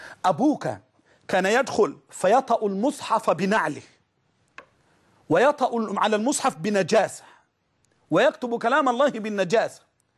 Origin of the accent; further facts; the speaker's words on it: Egypt; تعرفين الناس كانوا عندنا في مصر من بس من 20 سنة فات 30 سنة